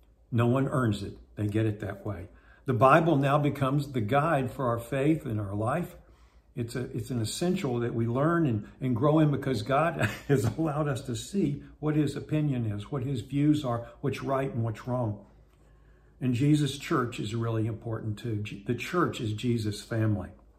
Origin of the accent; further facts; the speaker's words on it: the North, United States; some of it he's from the South, I'm from the North.